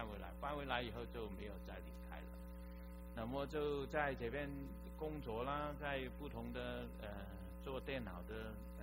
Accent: Hong Kong; first language Cantonese; Chinese is a second language; 我是从香港来的呢，我出生在香港，那么所以你听我讲普通话呢，我常告诉人我的普通话就是普普通通简直，就因为我一直以来都是讲粤语的嘛，在香港

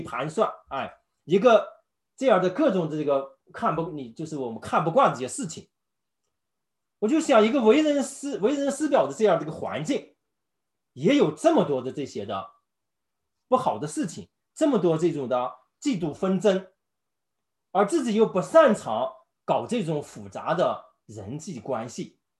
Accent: Inner Mongolia, China; 那么我生在呢，是内蒙古的一个偏远的一个农村。我小时候呢，唯一的理想就是想考大学

